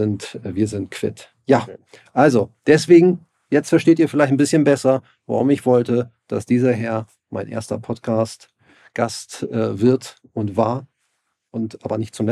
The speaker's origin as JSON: {"language": "German", "region": "Hamburg", "country": "Germany", "tie": "born or raised there", "said": "Ich bin ja als Migrantenkind aufgewachsen im Hamburger Süden in Wilhelmsburg, als Kind türkischer Einwanderer. Und bin da in einer sehr traditionell geprägten Umgebung aufgewachsen, mit sehr vielen Freunden mit Migrationshintergrund."}